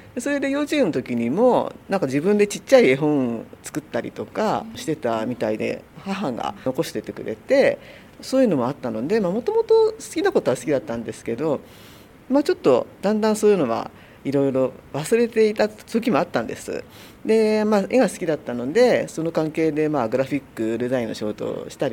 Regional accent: Fujisawa, Kanagawa, Japan; 藤沢で生まれて育ちました、

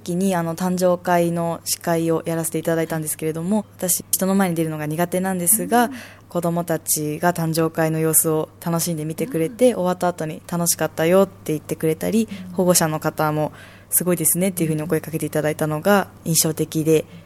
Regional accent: Zama, Kanagawa, Japan; 私は藤沢市ではなくて座間市の出身です、

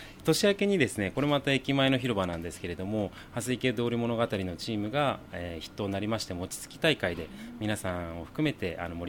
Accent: Ayase, Kanagawa, Japan; born there; now in Fujisawa, Japan; 私は生まれは隣の綾瀬市なんですけれども、

